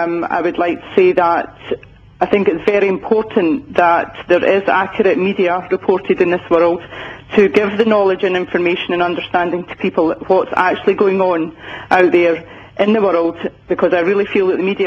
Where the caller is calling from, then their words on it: Scotland, United Kingdom; I'm calling from Scotland.